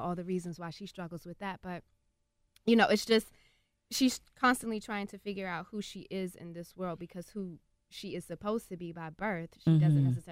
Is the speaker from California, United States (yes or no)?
no; Philadelphia, Pennsylvania, United States; Well, I'm from Philly, so it was so great for me to be home doing a show